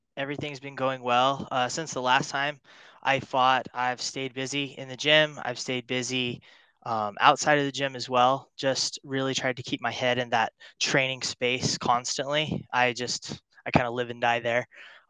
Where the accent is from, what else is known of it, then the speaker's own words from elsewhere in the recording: Salt Lake City, Utah, United States; No. I grew up in Salt Lake, and we were living in Heber at the time.